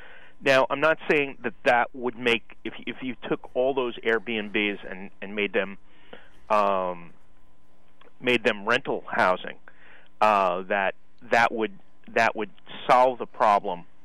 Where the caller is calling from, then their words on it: San Francisco, California, United States; Hi, I'm calling from San Francisco.